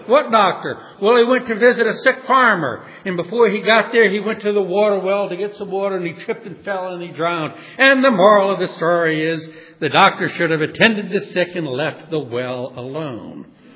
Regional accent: New Orleans, Louisiana, United States; You know that I was raised in New Orleans. New Orleans has a French history.

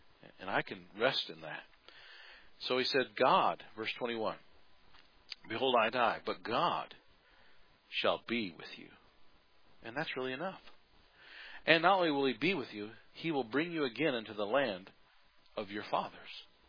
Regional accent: United States; I'm an American, man. I hate that idea.

